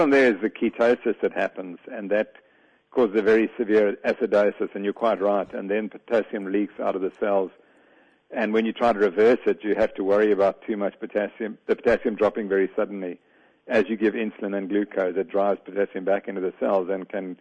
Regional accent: South Africa; I'm actually from South Africa. I know why you think I'm from New Zealand, but I live in South Africa.

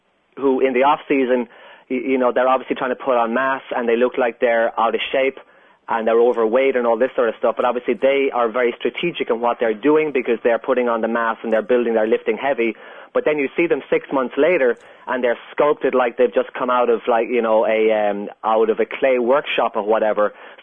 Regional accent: Munster, Ireland; now in California, United States; Yes, I am an Irishman born and bred in County Kerry, the southwest of Ireland, and I'm living over here in sunny California

